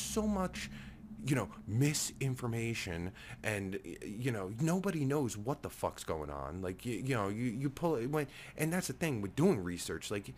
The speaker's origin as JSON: {"language": "English", "region": "New Jersey", "country": "United States", "said": "I'm not, you know, I'm from Jersey and everything"}